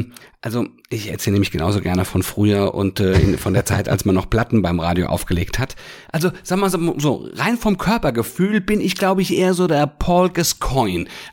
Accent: Hesse, Germany; ich komme ja aus der Frankfurter Gegend

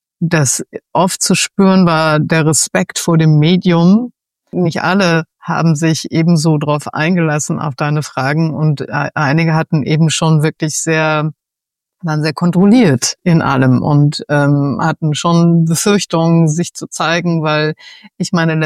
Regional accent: Germany; was wir als Deutsche ja auch gelernt haben, dass wir immer schön die Emotionen unterm Deckel halten sollen, immer schön ausgeglichen.

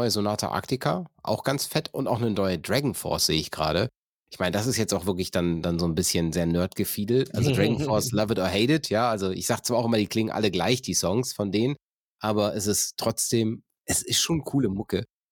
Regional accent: North Rhine-Westphalia, Germany; ich komme aus dem Niederrhein

